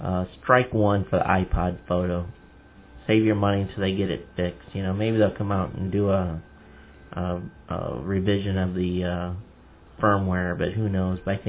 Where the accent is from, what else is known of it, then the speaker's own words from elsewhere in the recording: United States; I know as an American, you know, we value our freedom of speech considerably.